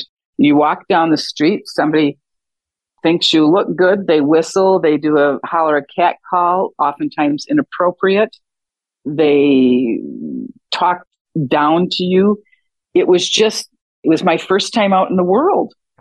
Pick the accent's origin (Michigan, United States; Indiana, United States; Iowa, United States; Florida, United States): Michigan, United States; Well, I came from Michigan, so so I was used to winter